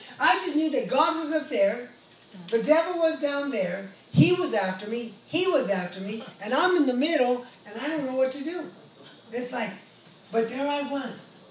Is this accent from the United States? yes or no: yes; Woodland, California, United States; I'm like, I'm from Yolo County, dude. I'm like, we don't have gangs in Woodland.